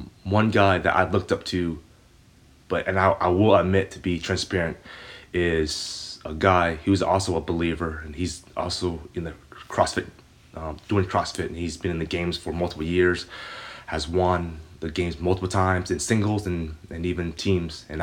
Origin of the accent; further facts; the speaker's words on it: Richmond, Virginia, United States; I was born here in Richmond, Virginia.